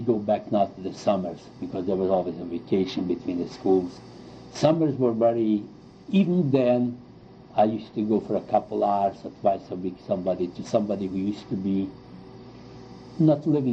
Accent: Czechia; And I grew up in Czechoslovakia. I was born in Czechoslovakia, I grew up in Czechoslovakia.

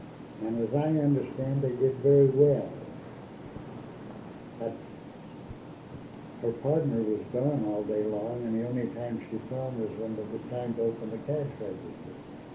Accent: Pittsburgh, Pennsylvania, United States; born there; I was born in Pittsburgh, on Long Street in Oakland. It's a street only a block long.

